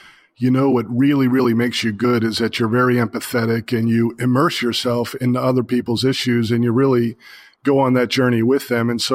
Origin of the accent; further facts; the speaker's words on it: Baltimore, Maryland, United States; when I travel around the country and I say, oh, I'm from Baltimore, people go, man, are you kidding?